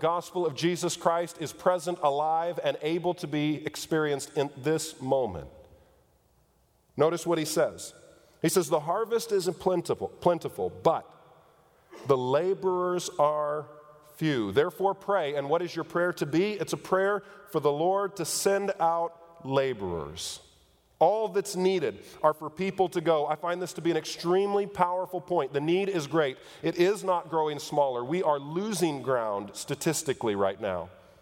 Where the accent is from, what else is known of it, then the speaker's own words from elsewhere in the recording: Missouri, United States; and maybe I'm just slow, and it could be, I'm from Missouri